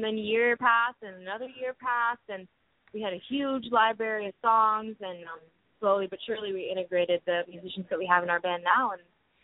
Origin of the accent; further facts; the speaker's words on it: Istanbul, Turkey; I was born and I grew up in Turkey and in Istanbul because my dad's Turkish.